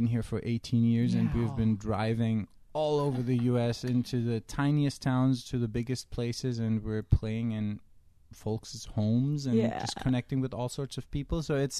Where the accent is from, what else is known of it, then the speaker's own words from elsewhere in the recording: Istanbul, Turkey; moved away as an adult; now in United States; She came from Eugene, Oregon. I came from Istanbul, Turkey.